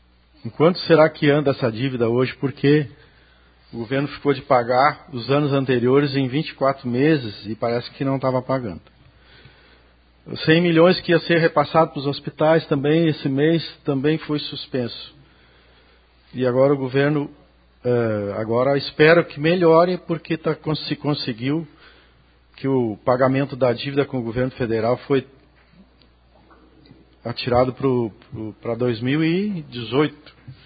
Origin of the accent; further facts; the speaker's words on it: Arambaré, Rio Grande do Sul, Brazil; Porque eu nasci aqui em Arambaré, me criei aqui a vida inteira